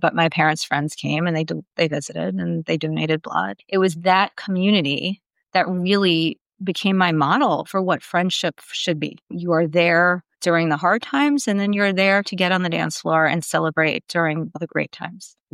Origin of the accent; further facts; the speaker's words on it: Queens, New York, United States; I am born and bred in Queens, New York. I grew up going to a Jewish day school, and my parents were active in our local synagogue.